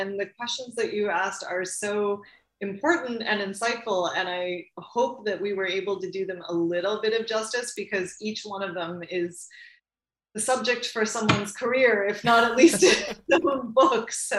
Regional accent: United States; born there; So I was born in the United States. Both my parents were born in India

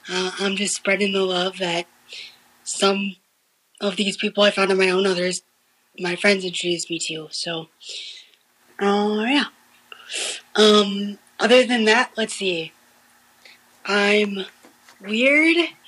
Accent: Midwest, United States; I'm from the Midwest, but I live in California now.

